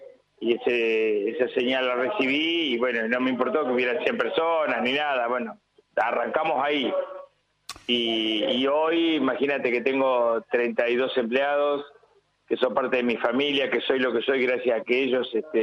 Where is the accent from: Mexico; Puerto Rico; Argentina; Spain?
Argentina; nosotros mismos como argentinos